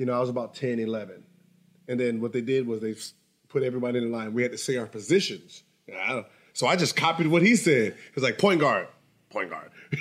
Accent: Los Angeles, California, United States; I'm from Sherman Oaks Valley, Van Nuys.

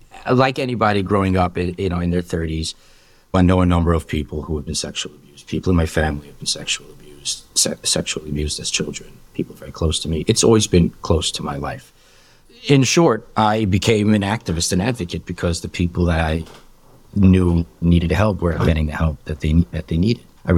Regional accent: New York City, New York, United States; I am Hasidish. I'm 37 years old. I was born and raised in Borough Park. I went to Babov, and my family were Babov Hasidim, and still are my whole life. So I was raised in Borough Park as Hasidish. I went to Babov Yeshiva and Cheder.

